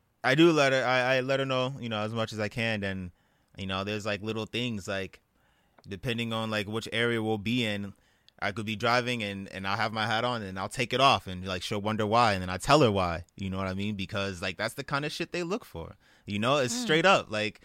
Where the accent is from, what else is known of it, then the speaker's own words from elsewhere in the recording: Inglewood, California, United States; also born or lived in the valley; nah, I was born in Inglewood, you know what I mean? And it's not like I left Inglewood when I was like 3.